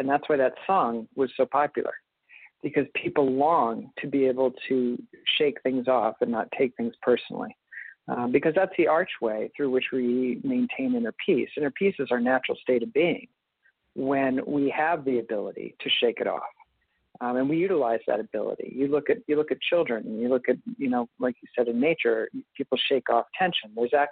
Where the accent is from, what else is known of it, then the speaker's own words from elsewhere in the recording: Long Island, New York, United States; I grew up in Long Island and grew up on the water.